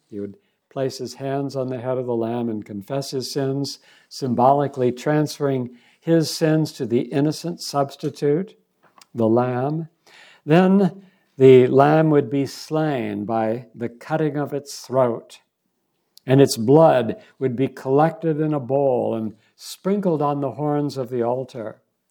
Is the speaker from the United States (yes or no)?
yes; Royal Oak, Michigan, United States; a school probably four-tenths of a mile from our house where I grew up in Royal Oak.